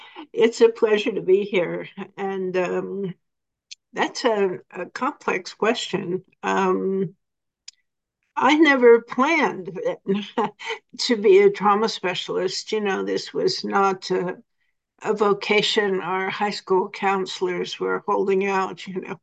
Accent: the North, United States; And, I grew up in the North, so I had never actually experienced segregation

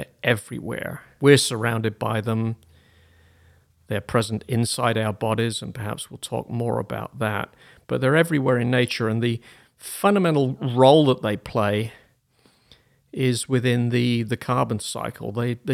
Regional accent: United Kingdom; I grew up in Britain. I went to college at Bristol University in the UK.

